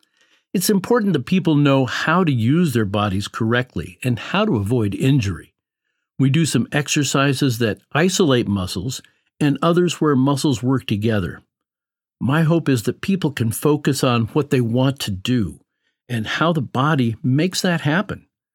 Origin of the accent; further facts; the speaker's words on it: New York, United States; Sure. I'm from New York, and I came here last August to do a university degree in athletic training.